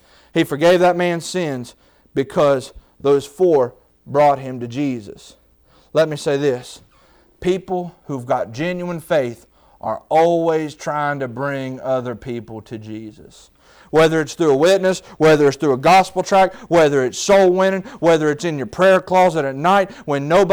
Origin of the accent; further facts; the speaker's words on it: West Virginia, United States; I'm from West Virginia. I say roof. I don't say roof.